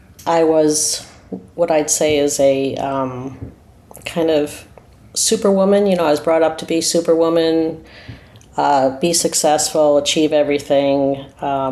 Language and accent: English; United States; accent: American; now in Australia; I am, you could hear from my accent, I'm American. I live in Australia.